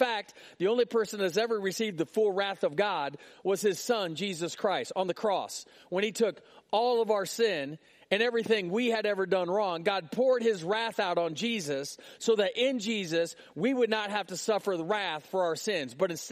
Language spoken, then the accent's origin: English; United States; That's a day, as an American, I will never forget.